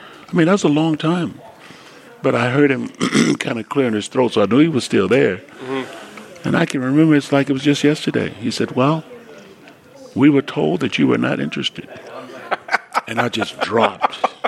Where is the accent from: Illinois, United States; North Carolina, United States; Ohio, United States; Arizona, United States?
Illinois, United States; Chicago; I said, I'm from Chicago, and I've watched you play, and I think you can help us.